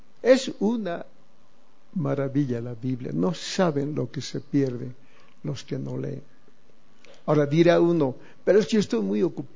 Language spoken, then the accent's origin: Spanish; Tarija, Bolivia; Yo vengo de Tarija, donde el tema era mujeres, trago y dinero.